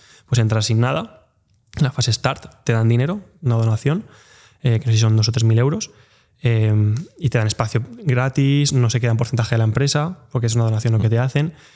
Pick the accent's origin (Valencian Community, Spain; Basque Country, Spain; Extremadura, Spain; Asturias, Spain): Valencian Community, Spain; Valencia; moved away as an adult; also born or lived in Rotterdam; yo soy de Valencia, pero yo me fui a estudiar la carrera a Rotterdam.